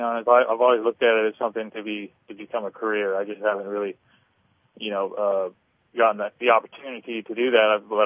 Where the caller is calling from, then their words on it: Portland, Oregon, United States; calling from Portland.